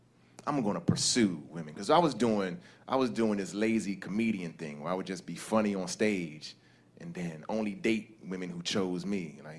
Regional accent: Maryland, United States; I grew up in Maryland. So we have the whole DMV.

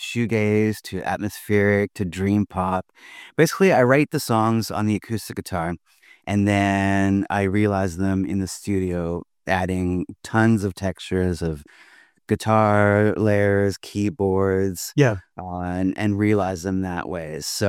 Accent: Winnipeg, Manitoba, Canada; moved away as an adult; now in Toronto, Canada; It was incredible growing up in Winnipeg. And the band, I moved to Toronto with a band, actually.

